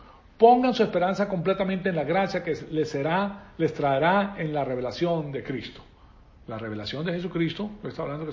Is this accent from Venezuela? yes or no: yes; Venezuela; now in United States; el amor que yo tengo por Venezuela es grandísimo porque me crié en Venezuela. Tengo el terruño venezolano